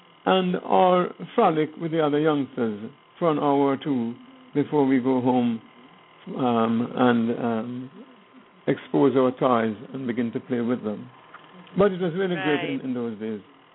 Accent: Franklin Town, Kingston, Jamaica; We grew up in Franklin Town and went to Franklin Town Elementary School.

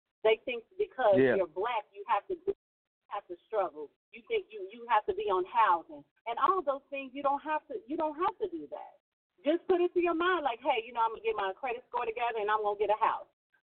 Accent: Harvey, Illinois, United States; born and raised in Harvey, Illinois. I was raised in poverty.

